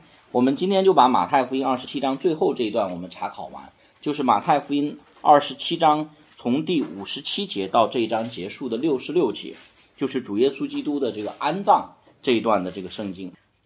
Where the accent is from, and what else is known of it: China